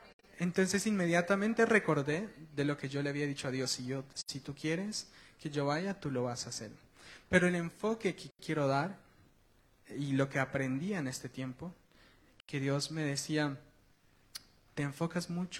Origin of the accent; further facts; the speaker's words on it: Guatemala; now in Spain; soy de Guatemala.